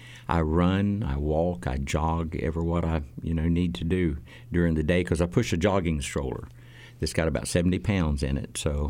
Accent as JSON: {"language": "English", "town": "Talking Rock", "region": "Georgia", "country": "United States", "said": "Nope, I'm from North Georgia, about 60 miles north of Atlanta in a place called Talking Rock."}